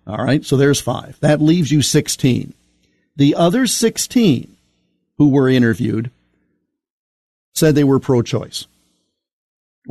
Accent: Iowa, United States; I was listening to a U.S. Senate candidate debate in my home state of Iowa, three Democrats running.

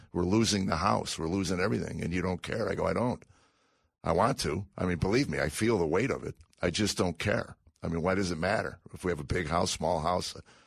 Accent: Chicago, Illinois, United States; Well, I grew up in Chicago.

